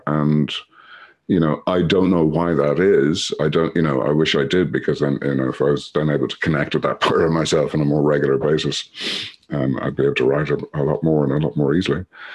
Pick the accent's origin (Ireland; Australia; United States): Ireland; but I'm Irish, so I get a license to do that.